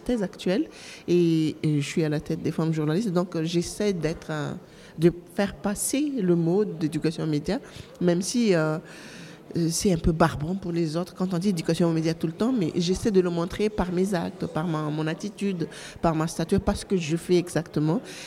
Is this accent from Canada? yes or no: no; Madagascar; now in Lille, France; je viens de Madagascar, présidente de l'Association des femmes journalistes de Madagascar. Mais je suis basée à Lille pour le moment